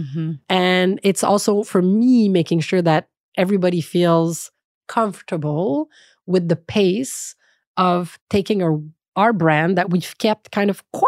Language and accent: English; Canada; So let's be proud of the Canadian heritage because clearly Canada is a trusted brand and we're Canadian.